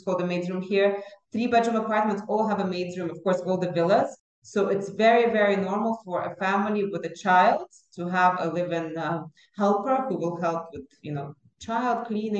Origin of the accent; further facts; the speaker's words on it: Dubai, United Arab Emirates; when I was studying in Canada in 2004, 2008, I visited America, when I would tell people I'm from Dubai